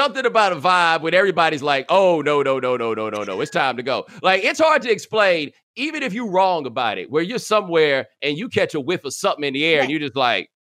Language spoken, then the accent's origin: English; Texas, United States; And again, I'm from Texas